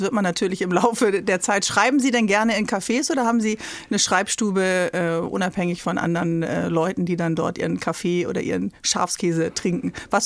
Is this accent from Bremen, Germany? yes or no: yes; Bremen, Germany; born there; Ich komme ja gebürtig aus Bremen